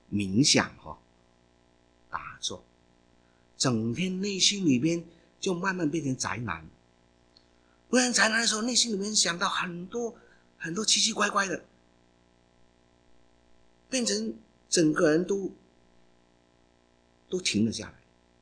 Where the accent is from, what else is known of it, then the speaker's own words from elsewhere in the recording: Hong Kong; 我因为我是香港人，我老港，我的用好比较好讲一点哦。我们南方的人喜欢都行动的，特别香港人哦